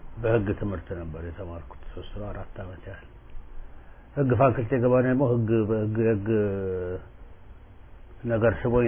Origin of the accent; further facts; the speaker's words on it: Addis Ababa, Ethiopia; እኔ ደግሞ ኢትዮጵያዊነት ነው። ግን የተወለድኩና ያደግኩት እኔ አዲስ አበባ ነው።